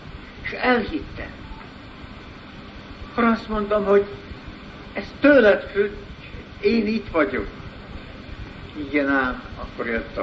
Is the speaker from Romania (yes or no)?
yes; Transylvania, Romania; én Erdély vagyok, Erdélyből jöttem.